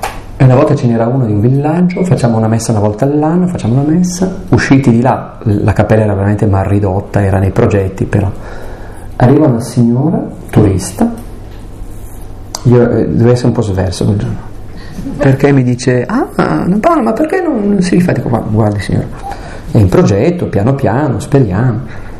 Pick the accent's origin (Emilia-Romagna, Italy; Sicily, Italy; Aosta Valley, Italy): Aosta Valley, Italy; Io su questo sono abbastanza feroce, sai perché valdostano. Dalle mie parti c'è una tradizione molto molto bella.